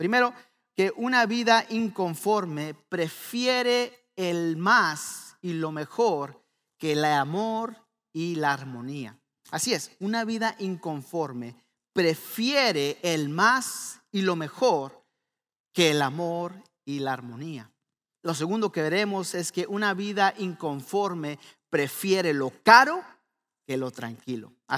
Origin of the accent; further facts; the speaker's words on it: northern Mexico, Mexico; Siendo norteño, los norteños de México que somos muy carnívoros